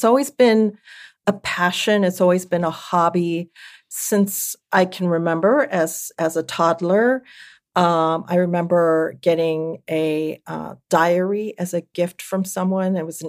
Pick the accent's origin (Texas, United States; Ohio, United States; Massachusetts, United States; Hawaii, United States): Hawaii, United States; also born or lived in Missouri / California; I was born in Missouri. I don't remember anything about Missouri because when I was still a toddler, we moved to Hawaii. And I spent 10 years in Hawaii, so that's what I remember growing up.